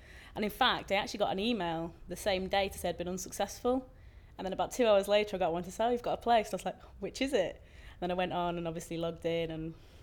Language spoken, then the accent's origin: English; Manchester, North West England, United Kingdom; I'm 27 and I'm from Manchester.